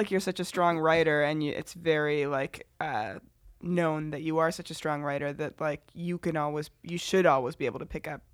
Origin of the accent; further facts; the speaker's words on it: Canada; now in United States; And I'm also Canadian living in the US.